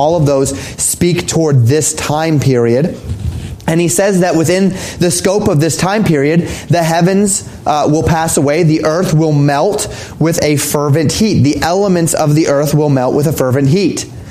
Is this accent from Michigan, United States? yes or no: no; Colorado, United States; I grew up in Colorado. And one of the fun things about Colorado is you never have to wonder which way is west, right?